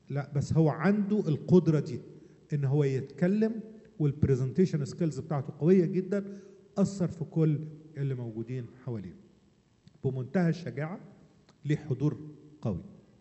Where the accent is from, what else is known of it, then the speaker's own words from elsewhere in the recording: Egypt; زي ما بنقول عندنا في مصر حلو لسان